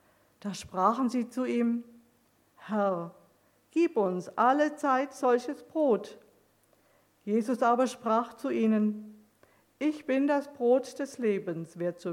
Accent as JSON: {"language": "German", "town": "Wetzlar", "region": "Hesse", "country": "Germany", "said": "ich denke speziell an Wetzlar, wo ich wohne, wo ich herkomme, wo ich die letzten Jahre lebe"}